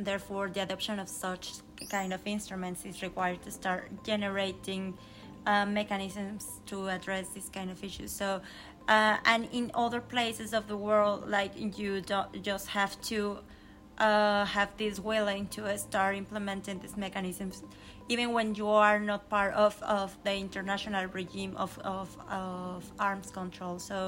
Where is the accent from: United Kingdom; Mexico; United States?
Mexico; Mexico City; I'm from Mexico City